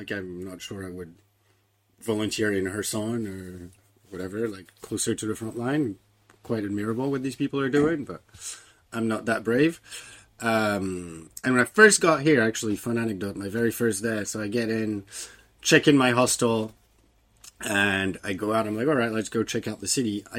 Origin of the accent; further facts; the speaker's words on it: Lyon, Auvergne-Rhône-Alpes, France; English is a second language; moved away as an adult; also born or lived in United States; So born and raised in Lyon, France, on the east of the country. But left France in 2003, so a while ago now. Then I lived in the States